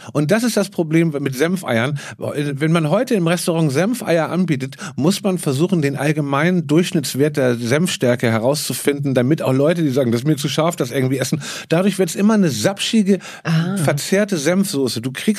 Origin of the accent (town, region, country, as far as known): Hamburg, Germany; born or raised there